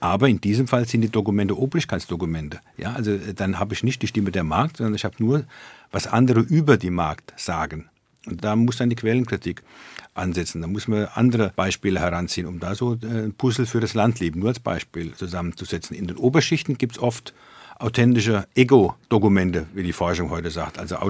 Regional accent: Kleinostheim, Bavaria, Germany; born there; Und Dettingen ist das Nachbarort von meinem Geburtsort Kleinostheim. Beide am Main.

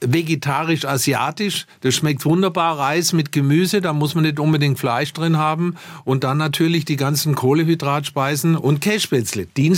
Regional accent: Lindau, Bavaria, Germany; Zunächst chirurgische Ausbildung im Krankenhaus Lindau in meinem Heimatort, wo ich ja im Paradies auch lebe.

